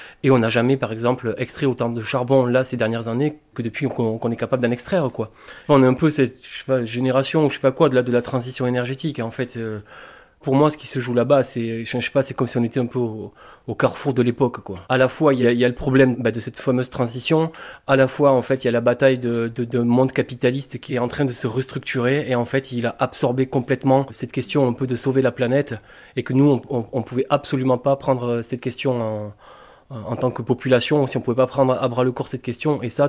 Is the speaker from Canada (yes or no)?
no; Southern France, France; je me bats chez moi en France, dans le sud de la France